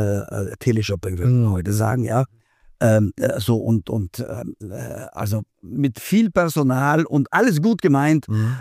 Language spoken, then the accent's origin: German; Trentino-Alto Adige, Italy; bin 68 Jahre alt, geboren in Südtirol und aufgewachsen in Südtirol, daher mein Akzent auch.